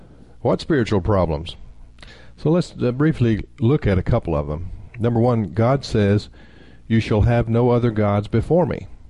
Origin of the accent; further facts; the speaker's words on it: Oklahoma, United States; I'm from Oklahoma originally, and one of our favorite native sons in Oklahoma is Will Rogers